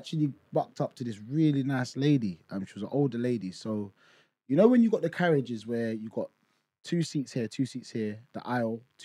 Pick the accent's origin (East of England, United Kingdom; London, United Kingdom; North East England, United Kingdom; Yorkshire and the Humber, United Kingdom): London, United Kingdom; And we was like, oh, we're from London.